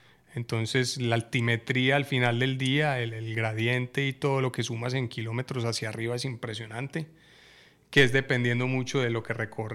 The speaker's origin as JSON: {"language": "Spanish", "town": "Medellín", "region": "Antioquia", "country": "Colombia", "said": "yo vengo de Medellín, soy totalmente cafetero."}